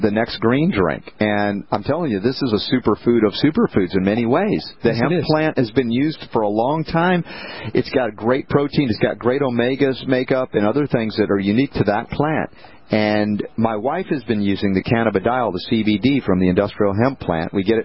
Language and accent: English; East Coast, United States; the sun is so high up in the sky, I'm not used to that, the East Coaster that I am.